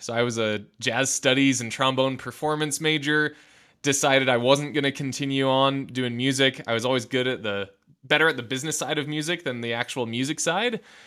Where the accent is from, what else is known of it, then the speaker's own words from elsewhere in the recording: Michigan, United States; So yeah, I grew up in Michigan, and family background. I'm one of three kids. I'm the youngest.